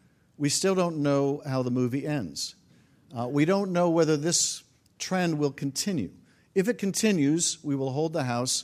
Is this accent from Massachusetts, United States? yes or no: yes; Boston, Massachusetts, United States; I have stuck with the Raiders through thick and thin, and I'm originally from Boston, and I've stuck with the Red Sox through thick and thin.